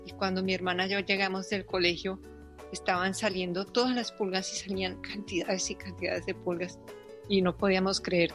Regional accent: Colombia; moved away; Yo soy inmigrante, yo soy de Colombia y vivo aquí

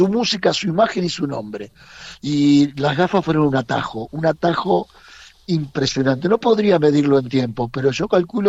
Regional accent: Ramallo, Buenos Aires Province, Argentina; Nosotros somos del interior de Argentina, somos de un pueblo muy pequeño que se llama Ramallo, que no tiene más de 25.000 habitantes.

